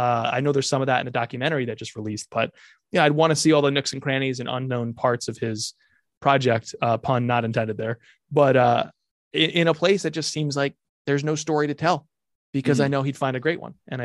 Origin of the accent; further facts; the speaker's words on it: Branford, Connecticut, United States; You know, I'd take them to my hometown where I grew up in Brantford, Connecticut.